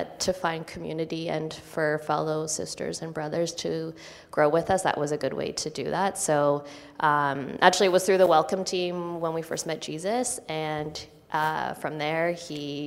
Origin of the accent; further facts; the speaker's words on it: London, Ontario, Canada; now in Hamilton, Canada; So we've been attending Houston for 2 years, and we came from London, Ontario. That's where we did our studies